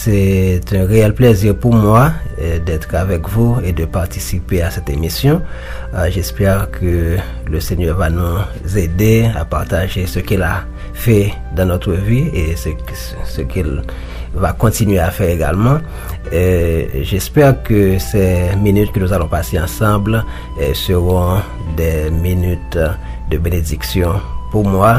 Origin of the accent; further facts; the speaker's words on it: Arcahaie, Ouest, Haiti; also born or lived in La Gonâve; je suis né en Haïti et c'était dans une ville qu'on appelle la Gonâve. Et je ne sais pas trop de cette ville, mais parce que depuis mon enfance, on m'a emmené à Akaye. C'est une autre ville et qui se situe tout près de la mer dans le département de l'Ouest